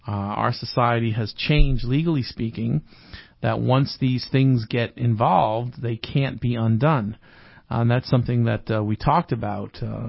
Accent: Manhattan, New York, United States; I grew up around Manhattan where you would go outside and hail a cab.

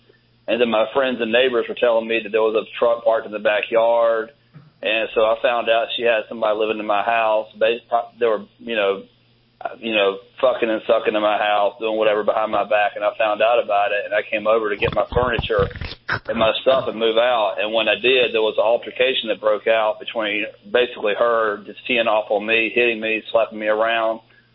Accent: South Carolina, United States; I'm from South Carolina.

